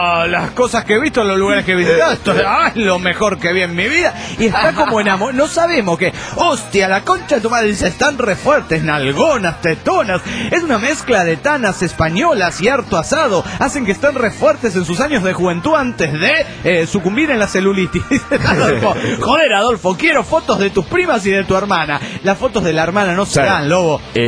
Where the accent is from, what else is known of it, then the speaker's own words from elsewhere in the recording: Mexico City, Mexico; now in New York, United States; como chilango sobreviviente del terremoto del 85